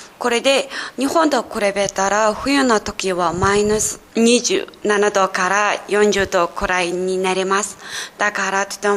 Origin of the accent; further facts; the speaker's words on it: Ulaanbaatar, Mongolia; Japanese is a second language; now in Japan; モンゴルから参りました。出身地はモンゴルの首都部ウランバートルです。